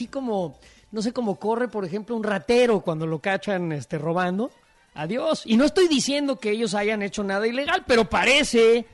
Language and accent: Spanish; Mexico; hablo como mexicanos